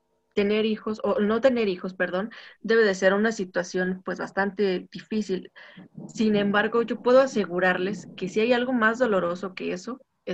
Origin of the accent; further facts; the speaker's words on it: Mexico; yo soy mexicana y soy licenciada en Psicología Social.